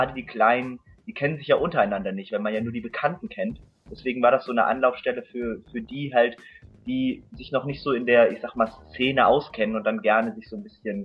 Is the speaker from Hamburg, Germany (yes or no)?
yes; Hamburg, Germany; ich komme ja aus Hamburg und vor allen Dingen dann auch in Hamburg